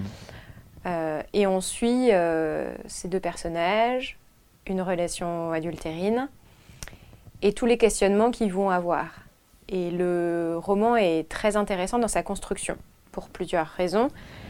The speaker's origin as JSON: {"language": "French", "town": "Brest", "region": "Brittany", "country": "France", "said": "Donc, moi, je viens de Brest"}